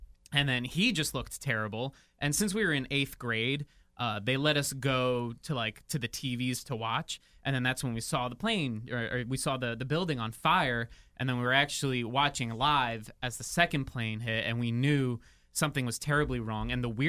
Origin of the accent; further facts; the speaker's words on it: New York, United States; So I grew up 30 miles outside of New York City, so I'd say, you know, that's pretty close.